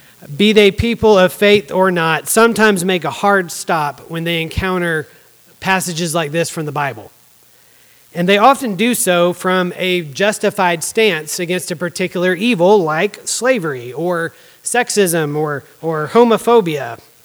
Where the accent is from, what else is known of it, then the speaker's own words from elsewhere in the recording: Virginia, United States; now in Arizona, United States; Now, I came here from Virginia, and so this is heresy back there, but I'm in Arizona